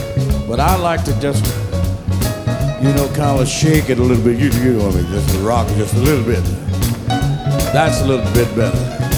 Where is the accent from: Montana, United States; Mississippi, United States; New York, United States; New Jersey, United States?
Mississippi, United States; moved away